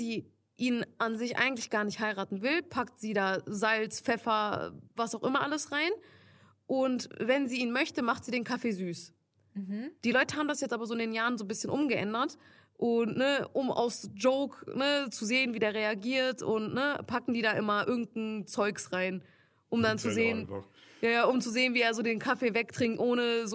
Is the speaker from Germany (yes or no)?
no; Turkey; Ich bin ja Türkin.